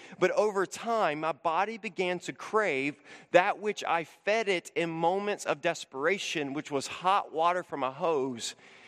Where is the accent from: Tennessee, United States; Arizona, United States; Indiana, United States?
Tennessee, United States; Memphis; In high school, growing up in Memphis, Tennessee, during the summer and fall months, I ran cross country in high school.